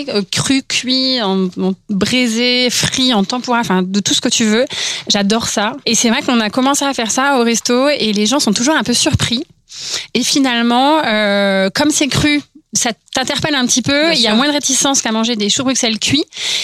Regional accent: Orsay, Île-de-France, France; Je venais d'un petit village, j'allais dire. Peut-être pas non plus, mais je viens d'Orsay, donc de la vallée Chevreuse.

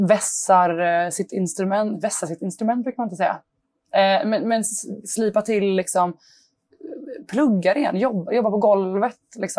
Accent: Västra Götaland County, Sweden; born or raised there

